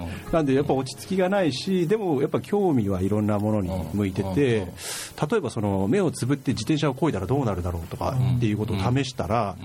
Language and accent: Japanese; Tara, Saga, Japan; 私もともと佐賀県太良町の、まあ、本当に、まあ、標高100メートルぐらい、うんうんうん、まあ、ちょっと丘っぽいところで、うん、海が見渡せるところで育って、まあ、いつも山から海を見ながら生活してたんですけども、